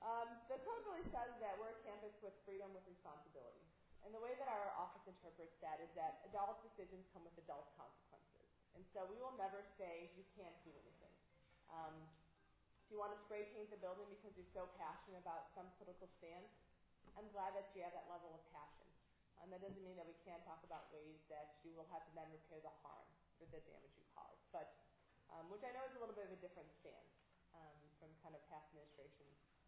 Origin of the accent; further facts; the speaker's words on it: Michigan, United States; I'm originally from Michigan. I spent time as a criminal defense attorney up there.